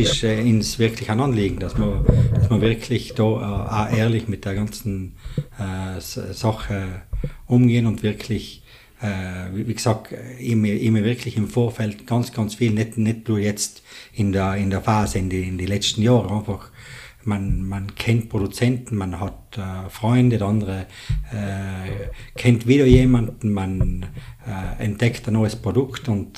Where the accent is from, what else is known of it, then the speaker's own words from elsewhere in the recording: Trentino-Alto Adige, Italy; Ich bin natürlich sehr, sehr, sehr verwurzelt hier im Marental